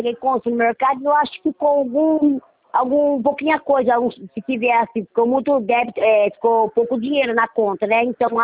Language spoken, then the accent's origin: Portuguese; Rio Claro, São Paulo, Brazil; porque eu sou daqui de Rio Claro